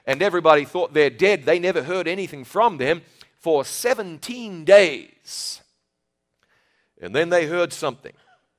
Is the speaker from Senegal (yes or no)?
no; New Zealand; In exactly the same year, in New Zealand, my home country, we had a disaster in the Pike River.